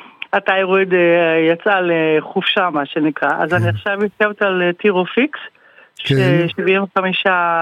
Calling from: Netherlands; אני מדברת מהולנד.

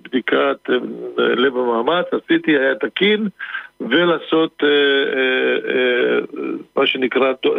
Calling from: Netanya, Central District, Israel

